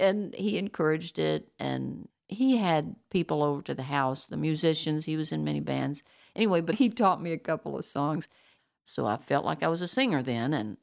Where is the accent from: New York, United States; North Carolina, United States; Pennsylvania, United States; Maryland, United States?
North Carolina, United States; Asheville; I'm from Asheville, North Carolina, the land of the sky.